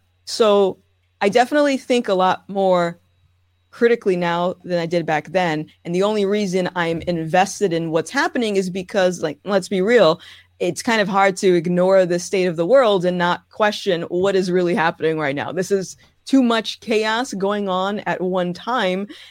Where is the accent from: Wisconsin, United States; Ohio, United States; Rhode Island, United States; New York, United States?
Rhode Island, United States; I am born and raised in Rhode Island.